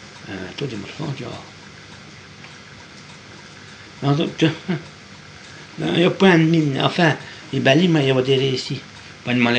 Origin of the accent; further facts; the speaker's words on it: Bourgogne-Franche-Comté, France; Je suis du Morvan.